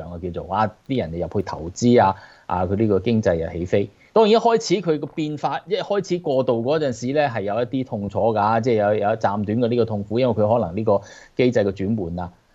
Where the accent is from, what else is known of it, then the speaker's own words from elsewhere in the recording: China; 我哋中國人有一句講嘅啫，一正一邪啊